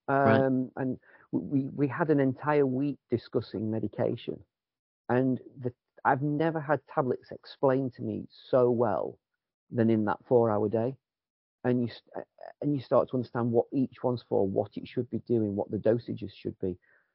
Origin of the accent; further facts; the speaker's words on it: Yorkshire and the Humber, United Kingdom; I'm a Yorkshireman, Matt.